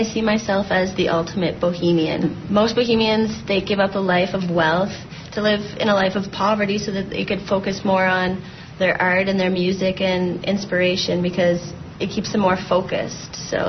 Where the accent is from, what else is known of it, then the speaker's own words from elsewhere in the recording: Kemptville, Ontario, Canada; and I'm originally from Kempville, Ontario, which is a small little hick town outside of Ottawa.